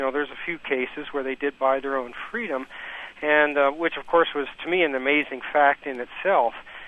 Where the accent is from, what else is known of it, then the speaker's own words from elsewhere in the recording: New York, United States; I'm from New York State, and so I'm out here in the West enjoying the fact that it ain't snowing.